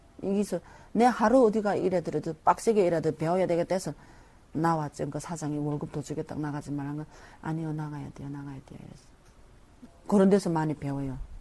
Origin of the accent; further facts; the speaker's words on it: North Korea; 나를 북한에서 왔다